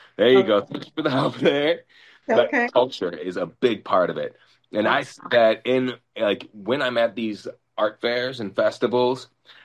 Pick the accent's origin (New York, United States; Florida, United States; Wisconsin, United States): Wisconsin, United States; Madison; In my city where I'm at, my hometown, Madison, Wisconsin, there's not much left.